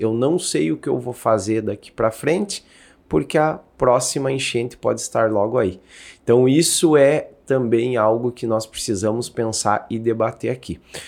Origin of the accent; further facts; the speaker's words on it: Rio Grande do Sul, Brazil; ainda mais para mim como gaúcho